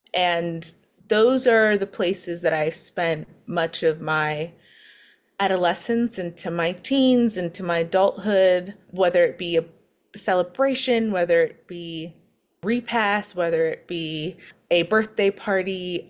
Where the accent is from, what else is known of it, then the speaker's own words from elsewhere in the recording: Harlem, New York, United States; the idea came from what I've witnessed growing up in Harlem.